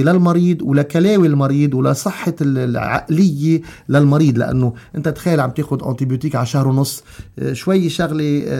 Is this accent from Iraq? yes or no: no; Lebanon; نحن كلنا لبنانية بالنهاية